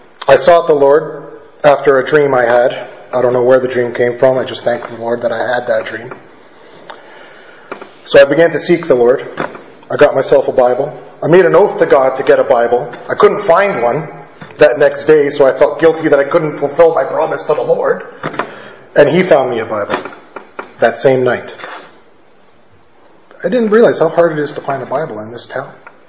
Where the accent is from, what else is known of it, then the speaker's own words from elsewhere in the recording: Toronto, Ontario, Canada; Lived my life in, born and raised in Toronto. Lived on the streets. Born, raised up in foster homes.